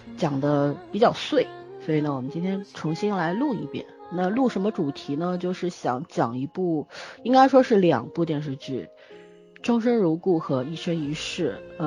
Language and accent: Chinese; China; 我们中国人